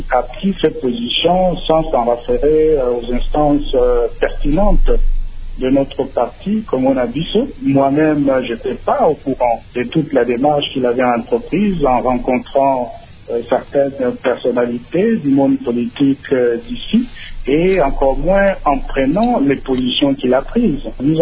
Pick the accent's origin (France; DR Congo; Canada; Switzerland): DR Congo; En tant que Congolais, je ne souhaite pas que je puisse être catégorisé